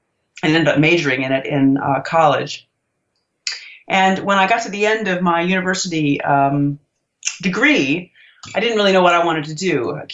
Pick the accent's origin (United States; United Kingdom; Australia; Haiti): United States; Colorado; also born or lived in Michigan / Virginia / Massachusetts / Italy; So I was born in Michigan, grew up in Colorado, went to high school in Virginia. I then went to college outside of Boston in Massachusetts.